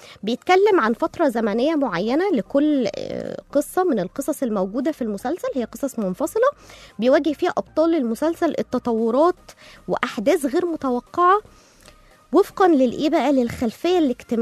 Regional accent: Egypt; نيجي بقى للعادات والتقاليد عندنا في مصر. في حاجات كده لسه مكملة معانا لحد دلوقتي من أجدادنا في ليلة الحنة

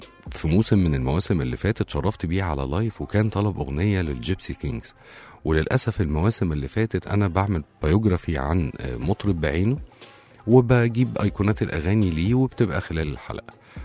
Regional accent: Egypt; حاجة كده زي كينج عندنا في مصر

